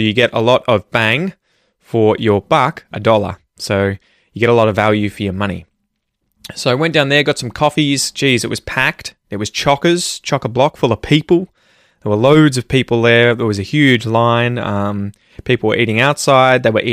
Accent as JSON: {"language": "English", "town": "Ocean Grove", "region": "Victoria", "country": "Australia", "tie": "born or raised there", "said": "it's between the towns Drysdale and Port Arlington on the Bellarine Peninsula, obviously, so near my hometown of Ocean Grove, we got married there."}